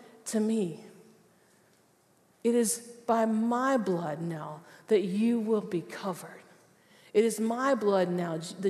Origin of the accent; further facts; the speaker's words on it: Georgia, United States; Now, I'm from South Georgia. I know gnats.